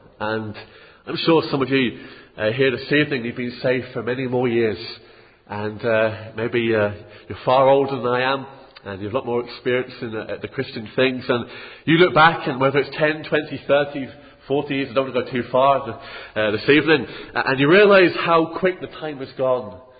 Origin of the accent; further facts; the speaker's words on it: Lewes, South East England, United Kingdom; As you know, I come from Lewes, and I'm sure you know that by now, in the southeast of England.